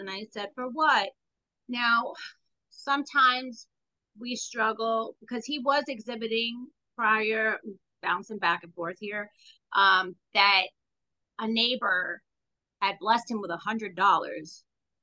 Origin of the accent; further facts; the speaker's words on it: New York City, New York, United States; now in Tampa, United States; I live in Florida. I live in Tampa, Florida. And Dylan, I'm originally from New York City.